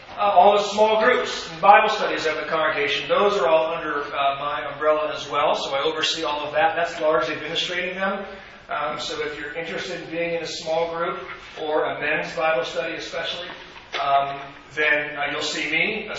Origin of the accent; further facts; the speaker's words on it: California, United States; We moved here 2.5 years ago from California. I grew up in Southern California.